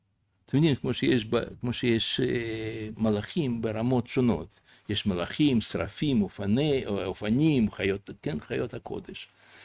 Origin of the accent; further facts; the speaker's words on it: Russia; now in Israel; אני גדלתי ברוסיה בין הגויים